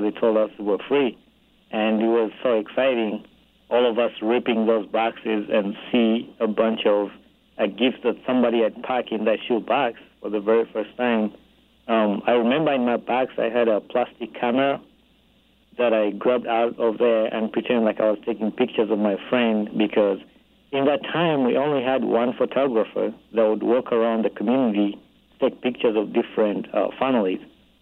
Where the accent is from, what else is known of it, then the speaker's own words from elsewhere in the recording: Uganda; now in United States; Yeah, I grew up in Uganda, and then I moved to the United States